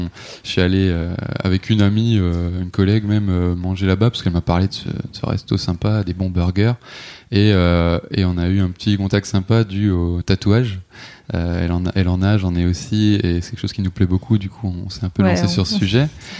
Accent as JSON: {"language": "French", "region": "Grand Est", "country": "France", "tie": "born or raised there", "said": "moi, j'ai 30 ans. J'ai grandi en Alsace. Je suis allé bosser dans le sud"}